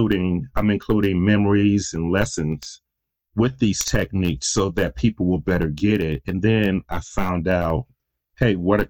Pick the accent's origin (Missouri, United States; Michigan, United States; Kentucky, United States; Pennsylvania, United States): Michigan, United States; Detroit; So I'm from Detroit, Michigan. My father was a Detroit musician, and I grew up in that lifestyle in the 70s.